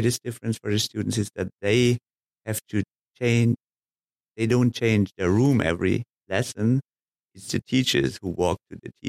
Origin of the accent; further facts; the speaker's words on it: Germany; Yeah, I'm also a teacher from Germany, teaching English and history in Germany.